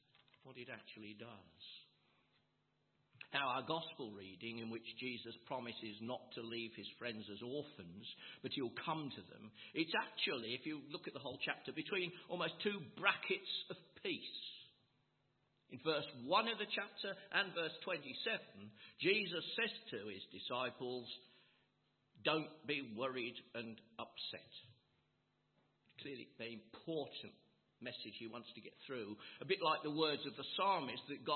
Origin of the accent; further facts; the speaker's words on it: South West England, United Kingdom; born there; I was born in South Devon. We had family there